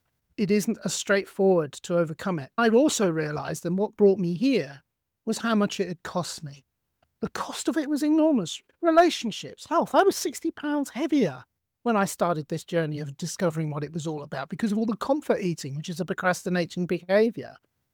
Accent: United Kingdom; But as you can tell, I'm British and I live here in Britain.

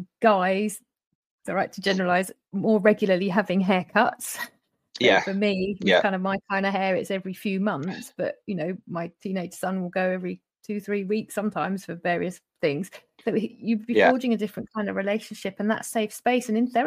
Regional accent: United Kingdom; As British people, we are notoriously kind of rubbish at the old checking

